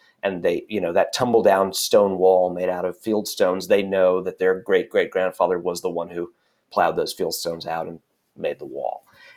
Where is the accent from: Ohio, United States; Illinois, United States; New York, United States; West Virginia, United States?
New York, United States; Brooklyn; moved away as an adult; I grew up in Brooklyn, and at a glance, I sound and look and act like someone who's probably still there or still there in their mind.